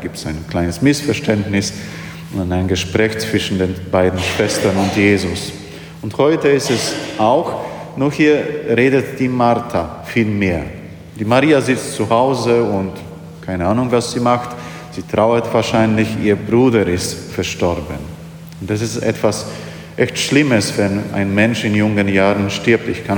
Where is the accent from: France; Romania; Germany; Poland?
Poland; Und in meiner Heimat in Polen ist es ein bisschen verrücktes Fest.